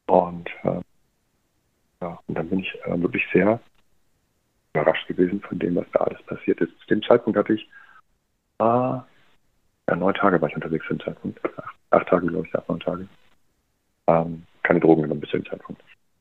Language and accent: German; North Rhine-Westphalia, Germany; ich komme aus dem Ruhrpott, ein guter Typ, mit Herz.